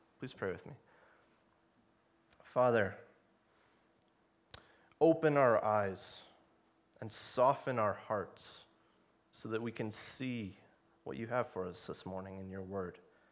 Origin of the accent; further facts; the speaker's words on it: St. Louis, Missouri, United States; I come from St. Louis. I'm studying at the seminary there in order to be a pastor.